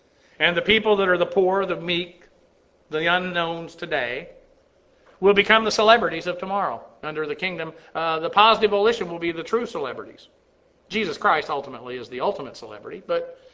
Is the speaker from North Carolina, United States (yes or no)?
no; Massachusetts, United States; born there; Believe it or not, I was born in Massachusetts.